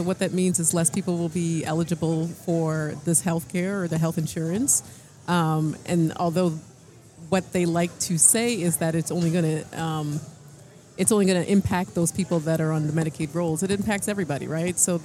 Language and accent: English; Canada; I'm Canadian. I come from somewhere where we.